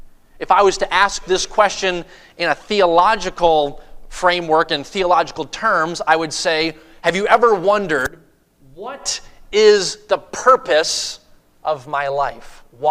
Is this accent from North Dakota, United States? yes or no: no; Maine, United States; now in Houston, United States; So originally I'm from the Northeast. I was born and raised in Maine.